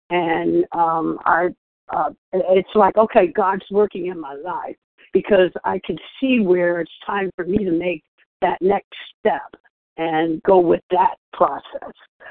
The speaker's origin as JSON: {"language": "English", "town": "Seattle", "region": "Washington", "country": "United States", "said": "Okay, thank you. … I'm from Seattle."}